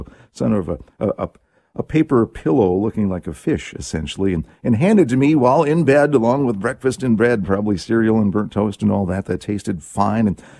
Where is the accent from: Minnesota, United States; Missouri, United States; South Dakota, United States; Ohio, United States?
Minnesota, United States; Saint Paul; I grew up in St. Paul. We're like three blocks away from a pretty nice-sized lake in St. Paul